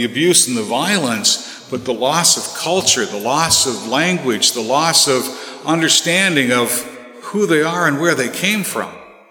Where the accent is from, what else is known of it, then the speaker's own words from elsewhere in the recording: Canada; I still wanted to be proud of being a Canadian.